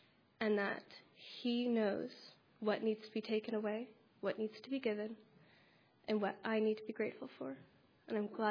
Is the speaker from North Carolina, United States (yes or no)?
yes; Gastonia, North Carolina, United States; I'm from Gastonia, North Carolina.